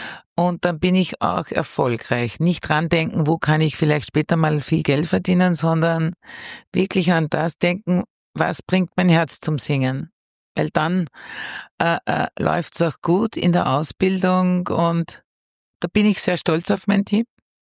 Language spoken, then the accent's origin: German; Lower Austria, Austria; erfolgreich Fuß gefasst in Niederösterreich, wo ich herkomme